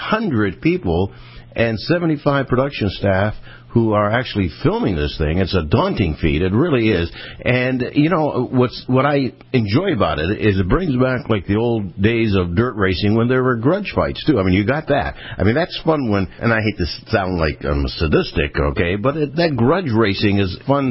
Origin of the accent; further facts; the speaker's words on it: Pennsylvania, United States; I'm from Pennsylvania. I know that, you know, we used to drag race on the street